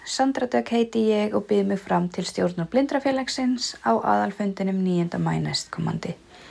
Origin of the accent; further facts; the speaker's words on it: Drangsnes, Westfjords, Iceland; now in Reykjavík, Iceland; Ég er 32 ára gömul, 2 barna móðir og heilsunetari. Ég er uppalinn á Drangsnesi en hef þó búið í Reykjavík síðastliðin 10 ár.